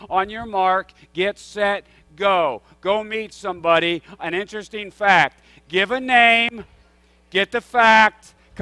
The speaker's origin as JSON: {"language": "English", "region": "Pennsylvania", "country": "United States", "tie": "born or raised there", "said": "I grew up in Pennsylvania, not only about an hour and a half out of a significant city in Pennsylvania."}